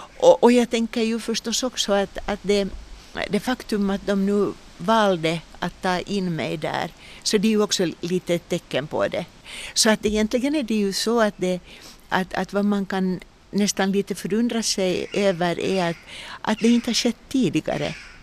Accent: Uusimaa, Finland; Och så kommer jag från Finland, från den västnyländska skogen ju.

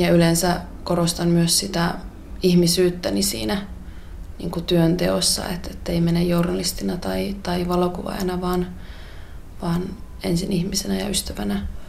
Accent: Kuusamo, North Ostrobothnia, Finland; now in Helsinki, Finland; Olen Kuusamosta kotoisin oleva valokuvaaja ja journalisti ja asun tällä hetkellä Helsingissä.

